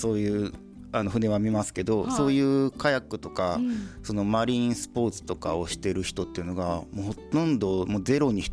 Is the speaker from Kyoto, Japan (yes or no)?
yes; Maizuru, Kyoto, Japan; 僕自身が、あまり舞鶴で生まれ育ったにもかかわらず